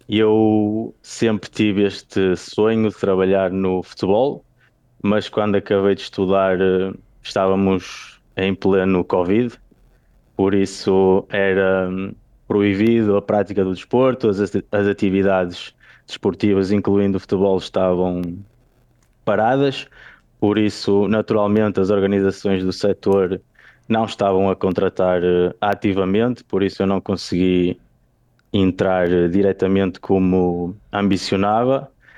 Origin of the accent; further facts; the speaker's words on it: Braga, Portugal; a verdade é que sou de Braga